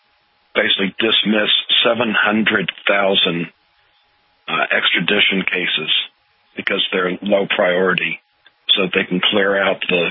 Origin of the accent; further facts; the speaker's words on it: Beaumont, Texas, United States; I looked up the current population of my hometown, Beaumont, Texas, and it's 115,000 and change.